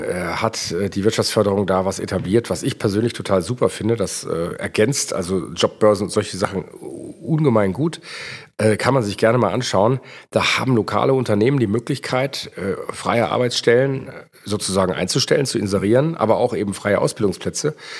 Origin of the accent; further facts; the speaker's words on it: Kevelaer, North Rhine-Westphalia, Germany; Mich reizt tatsächlich, in Keveler zu arbeiten und was für meine Heimatstadt zu tun.